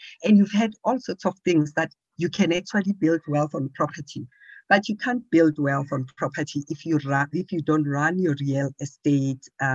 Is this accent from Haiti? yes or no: no; Johannesburg, Gauteng, South Africa; I am from Johannesburg.